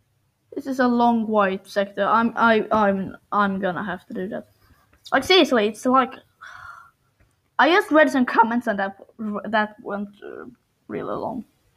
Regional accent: Sweden; English is a second language; And if anyone still doesn't know, I'm from Sweden.

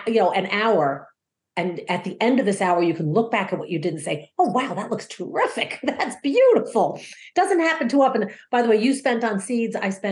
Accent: United States; It was so crazy to me as an American. And I said something to my neighbor. Now, I mentioned I live in Kentucky now. I have 10 acres.

